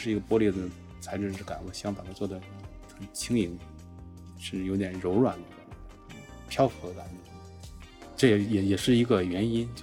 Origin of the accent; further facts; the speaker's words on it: Beijing, China; 我是来自北京的艺术家